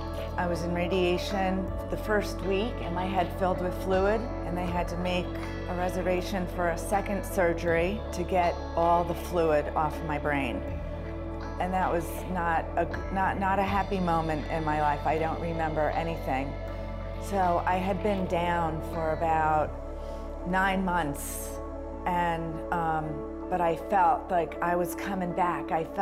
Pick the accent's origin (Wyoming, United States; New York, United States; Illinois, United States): New York, United States; moved away as an adult; I'm from New York. My husband and I moved down here 15 years ago.